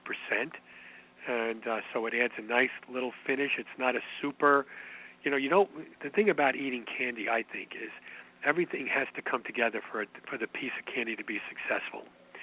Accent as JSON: {"language": "English", "region": "New York", "country": "United States", "tie": "born or raised there", "said": "Although growing up in the Northeast, like you and I, in New York, we were always dark chocolate people."}